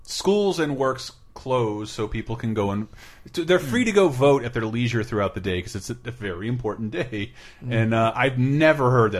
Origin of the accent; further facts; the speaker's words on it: Tallahassee, Florida, United States; Growing up in Tallahassee